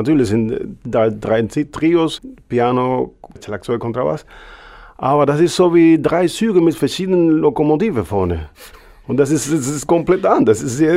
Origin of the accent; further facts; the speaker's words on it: Cuba; ist mehr wie meine Heimat, Kuba, Lateinamerika.